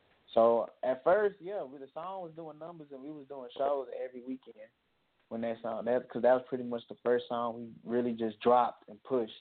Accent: Brooklyn, New York, United States; born there; from my parents being from Guyana in South America to us moving to New York, and I was born in Brooklyn.

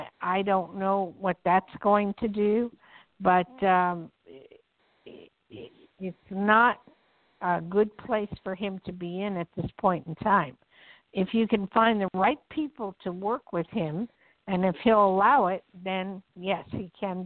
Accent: New Jersey, United States; also born or lived in New York; I mean, I'm from Jersey, and I've been in New York all my life

